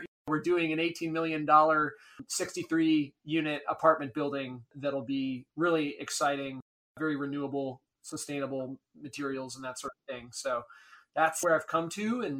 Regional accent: Maine, United States; So I grew up in Maine, a middle-class background, never knew anything about real estate investing.

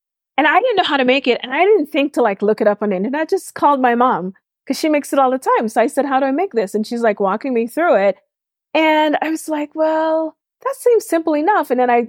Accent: Georgetown, Demerara-Mahaica, Guyana; And we grew up in different parts of Guyana. So I grew up in Georgetown, which is the capital city.

